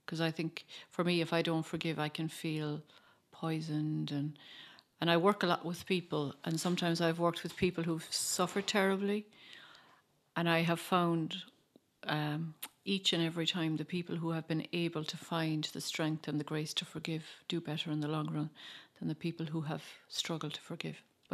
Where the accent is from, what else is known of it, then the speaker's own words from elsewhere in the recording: Clare, Munster, Ireland; now in Cork, Ireland; I'm from Clare, County Clare originally. I live in Cork.